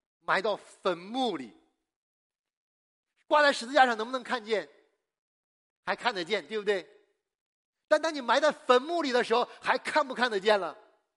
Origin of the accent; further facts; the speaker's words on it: China; 我们中国人啊，其实是很跟佛教的渊源很深。